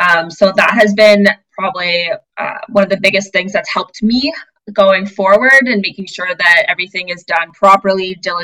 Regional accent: Ontario, Canada; So I'm actually from Ontario.

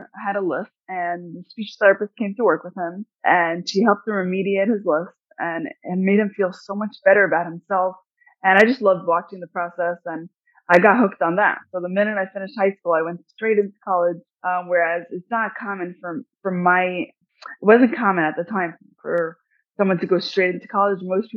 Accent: Brooklyn, New York, United States; now in Rockland County, United States; Right. I'm from Brooklyn, New York. Okay. And now I moved to Rockland County, New York.

